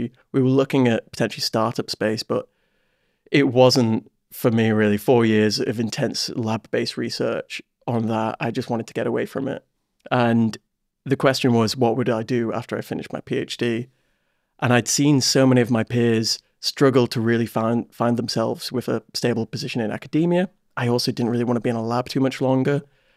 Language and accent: English; Warrington, North West England, United Kingdom; I didn't grow up in Scotland. I'm actually from Cheshire, Warrington.